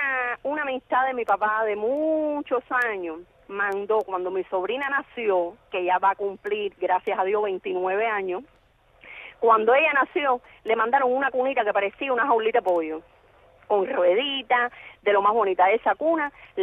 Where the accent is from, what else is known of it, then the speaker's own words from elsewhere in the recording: Havana, Cuba; yo soy de La Habana